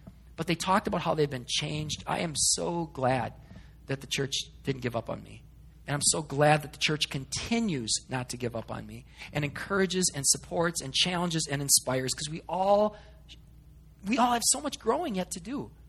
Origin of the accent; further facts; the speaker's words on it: Hastings, Minnesota, United States; now in Shoreview, United States; that I didn't get growing up in Hastings, that I didn't get from my church in New Ulm, that I didn't get here in Shoreview.